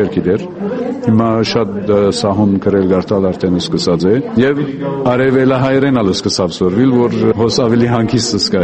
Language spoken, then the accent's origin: Armenian; Damascus, Damascus Governorate, Syria; Ես արդեն Սիրիայից եմ, Դամասկոս կգտնագիմ։